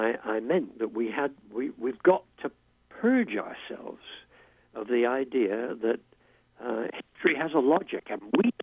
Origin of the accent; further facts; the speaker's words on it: England, United Kingdom; also born or lived in United States; I mean, I am English, and you hear that, but I don't know. I didn't live most of my adult life in the U.S. for nothing.